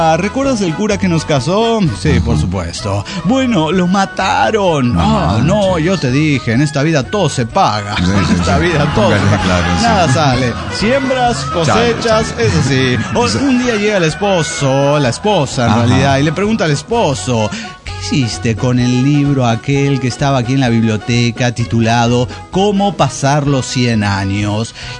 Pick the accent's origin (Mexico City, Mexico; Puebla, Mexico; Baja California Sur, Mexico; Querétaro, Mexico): Querétaro, Mexico; de Querétaro, México.